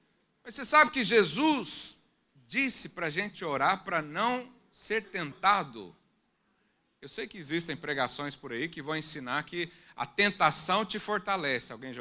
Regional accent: Brazil; É que eu vim lá do interior do Brasil, lá tinha tudo isso.

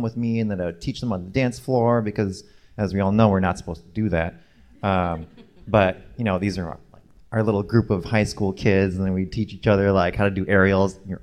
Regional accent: Albuquerque, New Mexico, United States; so I grew up like a tiny, skinny Asian kid, and in a largely majority white population. I grew up in Albuquerque, New Mexico.

